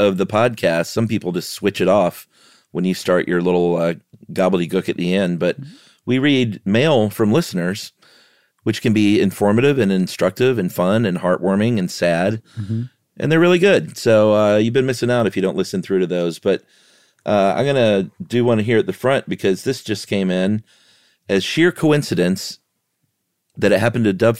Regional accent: New Zealand; I'm from New Zealand. My dad played a part in the formation of our own dark sky reserve in the Mackenzie Basin.

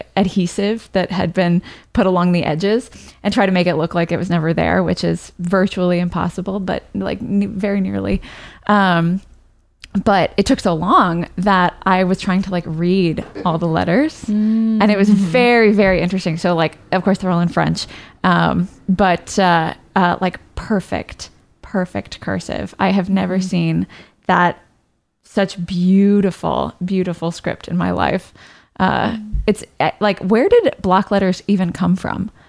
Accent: London, United Kingdom; Because I was coming from London. So I was just automatically put into the international program.

